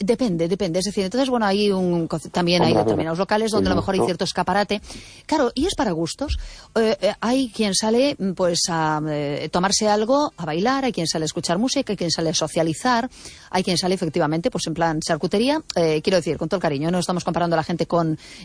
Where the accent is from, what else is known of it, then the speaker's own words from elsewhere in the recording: A Coruña, Galicia, Spain; now in Vigo, Spain; Yo soy de Coruña, de hecho, aunque estoy haciendo el programa físicamente en Vigo.